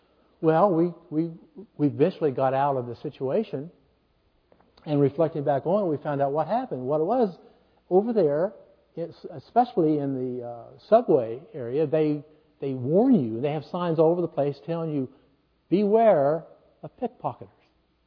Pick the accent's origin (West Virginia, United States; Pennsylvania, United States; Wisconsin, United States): West Virginia, United States; Now, I'm from West Virginia, guys. I was chewing tobacco in the 8th grade. I was used to getting a bruise or two when I was growing up.